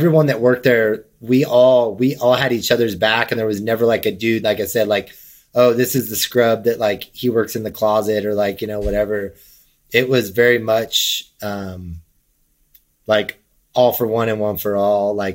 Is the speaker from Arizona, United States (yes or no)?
yes; Arizona, United States; I grew up in Arizona, and he worked on like the news broadcast that I watched as a child.